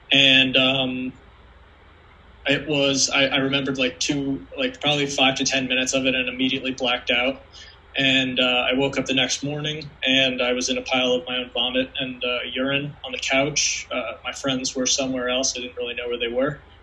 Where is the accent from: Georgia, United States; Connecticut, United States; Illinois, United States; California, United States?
Connecticut, United States; I grew up in Connecticut, raised in a fairly like a normal childhood, happy family, nothing wrong.